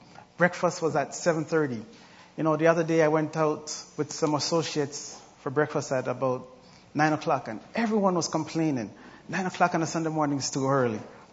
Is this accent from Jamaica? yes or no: yes; Jamaica; I grew up in Jamaica in a Sabbath-keeping assembly.